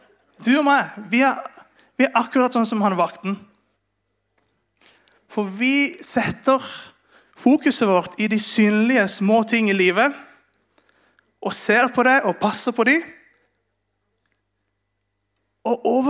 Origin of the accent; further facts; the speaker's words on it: Venezuela; Norwegian is a second language; En gammel kjent historie i Venezuela, der jeg kommer fra, og i mange spansktalende land